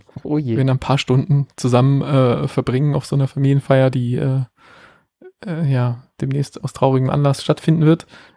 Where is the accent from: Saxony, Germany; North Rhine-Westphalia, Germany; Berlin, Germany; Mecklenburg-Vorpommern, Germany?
Berlin, Germany; moved away; wo ich bin in Berlin groß geworden, da bis in die frühen 90er gelebt und bin da mit Leuten groß geworden